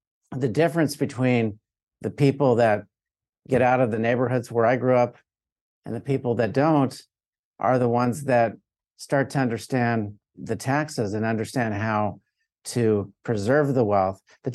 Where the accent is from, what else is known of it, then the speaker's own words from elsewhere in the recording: Florida, United States; You know, I'm from South Florida, right?